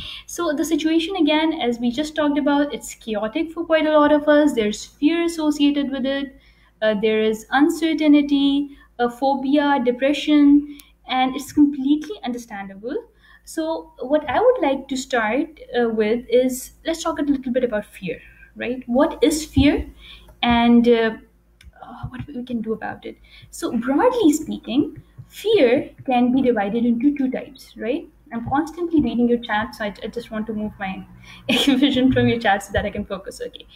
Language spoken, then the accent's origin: English; Pakistan; now in Dammam, Saudi Arabia; I am joining you guys from Dammam, Saudi Arabia. Originally, I'm from Pakistan, but I'm living with my husband and two children here in Saudi Arabia.